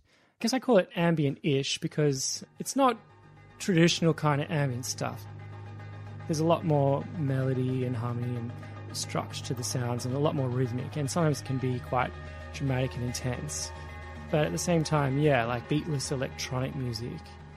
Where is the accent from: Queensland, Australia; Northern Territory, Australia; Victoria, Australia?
Victoria, Australia; Melbourne; I'm a musician from Narm, also known as Melbourne, and I perform under the artist name